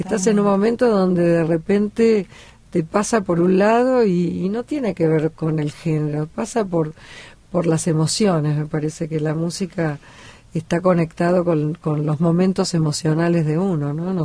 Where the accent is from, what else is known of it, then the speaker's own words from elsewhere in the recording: Argentina; also born or lived in Paris, France; Sí, pero somos los argentinos. Yo viví muchos años, 5 años en Francia, viví en París